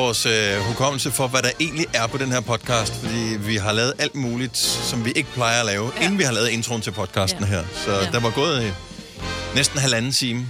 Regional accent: Odense, Region of Southern Denmark, Denmark; Jeg har bare stadigvæk Odense lidt min hjemby, selvom jeg er det mange år siden, jeg boede der.

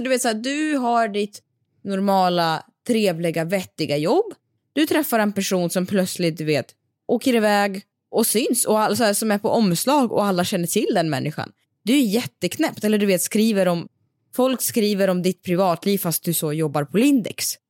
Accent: Siberia, Russia; eller jag hade en granne när vi växte upp i Sibirien.

